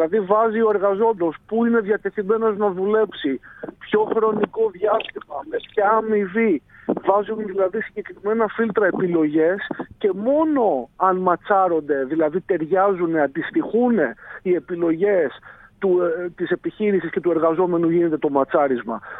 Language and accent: Greek; Athens, Attica, Greece; Εγώ τουλάχιστον που μεγάλωσα και ζω στην Αθήνα